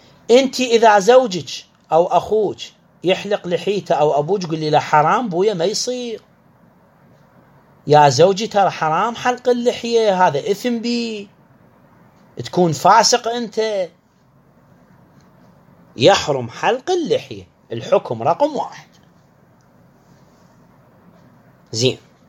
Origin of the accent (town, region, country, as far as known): Iraq